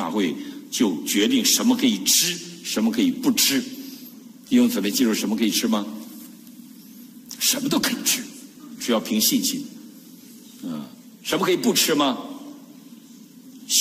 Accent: Guangdong, China; 尤其我们广东人，有句话说广东人没有不敢吃的

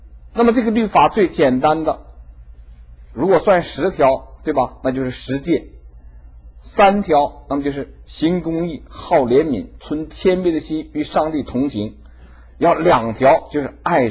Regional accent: China; 我就想到那个我们中国人常讲说做人要做一个清清白白的人

